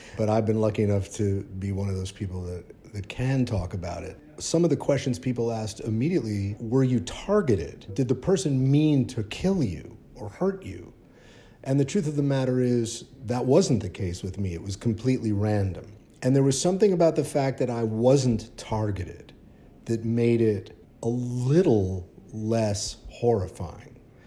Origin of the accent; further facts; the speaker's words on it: Cleveland, Ohio, United States; Well, when I was growing up in Cleveland, I was a huge music fan already.